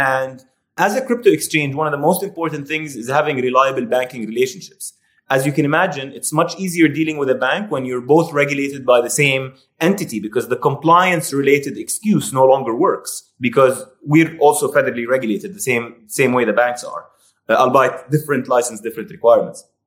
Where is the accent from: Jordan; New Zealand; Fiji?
Jordan; moved away as an adult; now in United States; I'm a Jordanian-German national. I studied industrial. So I was born and raised in Jordan, moved to the U.S. to study industrial engineering at Purdue University.